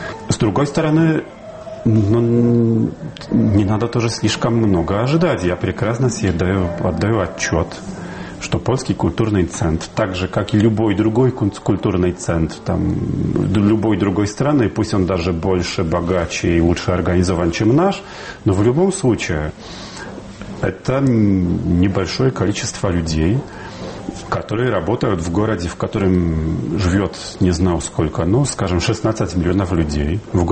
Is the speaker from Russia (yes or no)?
no; Warsaw, Masovian Voivodeship, Poland; Russian is a second language; Я родился в Варшаве всю жизнь, там, не считая каких-то коротких студенческих стипендий, прожил в Варшаве, но сейчас в Москве у меня, кажется, близких друзей больше, чем вот в моем родном городе.